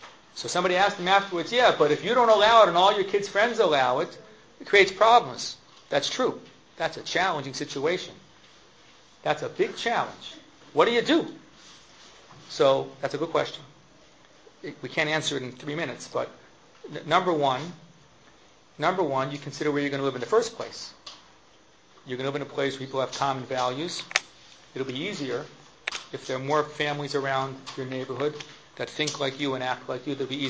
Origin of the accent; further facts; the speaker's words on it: Silver Spring, Maryland, United States; I'm from Silver Spring, Maryland.